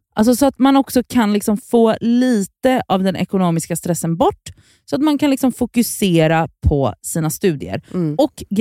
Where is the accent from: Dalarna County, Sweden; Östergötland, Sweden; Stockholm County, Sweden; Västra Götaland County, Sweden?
Västra Götaland County, Sweden; Gothenburg; det var ganska nära från Biskop där jag växte upp till Backaplan.